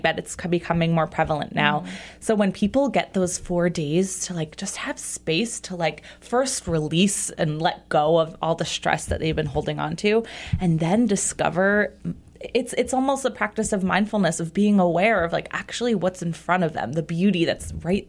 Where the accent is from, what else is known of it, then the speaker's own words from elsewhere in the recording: New Jersey, United States; accent: Jersey; That might be my Jersey accent. I don't know.